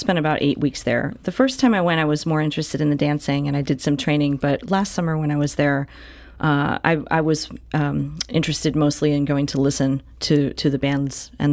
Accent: Philadelphia, Pennsylvania, United States; also born or lived in Buffalo, New York; I was in Buffalo, New York before this. I'm from Philadelphia.

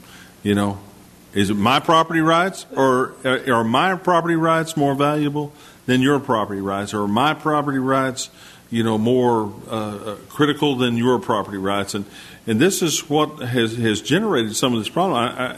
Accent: Texas, United States; But as a Texan, your neighbor has just as much right to pump that water as you do.

